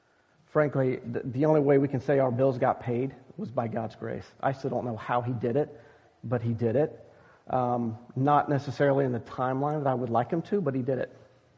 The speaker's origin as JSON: {"language": "English", "town": "Atlanta", "region": "Georgia", "country": "United States", "said": "I am originally from Atlanta, Georgia. Go Braves, Falcons, Hawks, Georgia Tech, et cetera, et cetera. I'm all teams Atlanta."}